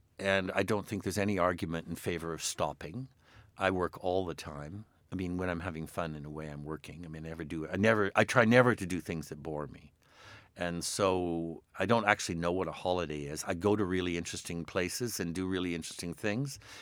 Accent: Canada; as a Canadian

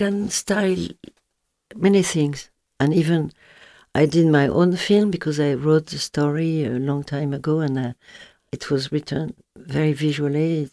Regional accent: Versailles, Île-de-France, France; English is a second language; I was raised in Versailles and I'm interested in graffiti

